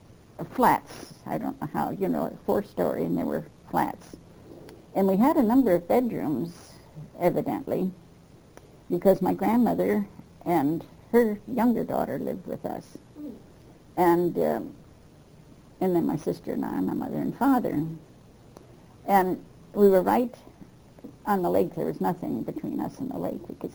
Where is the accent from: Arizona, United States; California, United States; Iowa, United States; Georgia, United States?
Iowa, United States; also born or lived in Illinois; I was born in Illinois, and we went to Iowa, and my sister was born in, Keokuk.